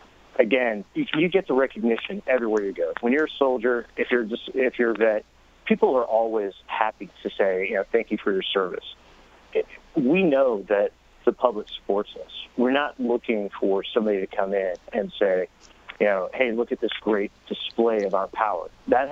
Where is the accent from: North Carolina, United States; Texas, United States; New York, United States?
North Carolina, United States; Fort Bragg; My father and my grandfather both retired from the military, and I grew up in Fort Bragg.